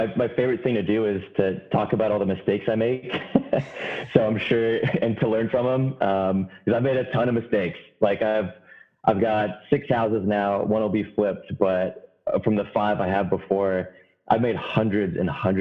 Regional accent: Lexington, Kentucky, United States; And then I'm from Lexington, Kentucky.

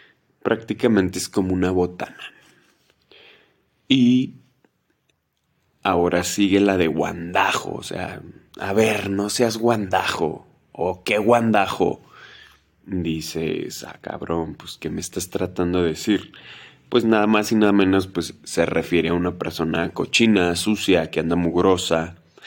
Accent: Mexico; Los que somos de México, pues vamos a entender perfectamente. Pero acá no, acá les dicen duro en general a cualquier fritura

